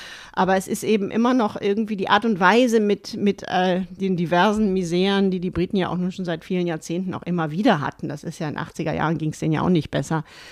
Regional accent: Germany; now in United Kingdom; Vor allem Dinge, die man als Deutscher, wenn man zuerst nach Großbritannien kommt

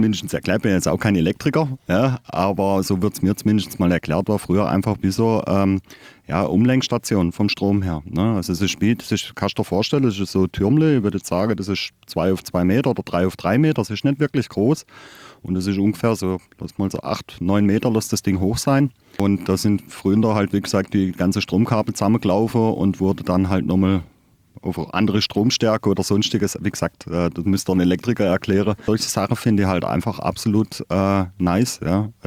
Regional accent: Baden-Württemberg, Germany; Ich komme aus dem Black Forest.

